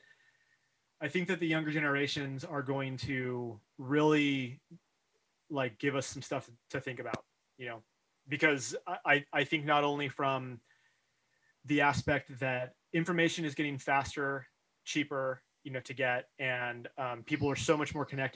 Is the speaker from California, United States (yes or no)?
yes; California, United States; like I grew up in the Sierra Nevadas of Northern California, which is only like a 3-hour drive from where you grew up in Berkeley.